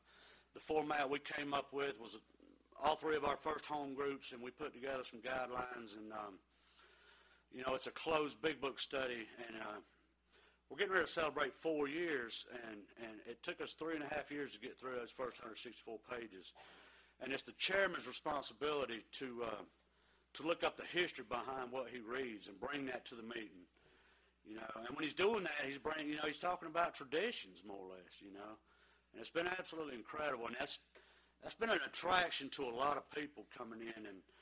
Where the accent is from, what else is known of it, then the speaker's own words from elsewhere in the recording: Charlotte, North Carolina, United States; born there; And I was born in Charlotte back in 1963.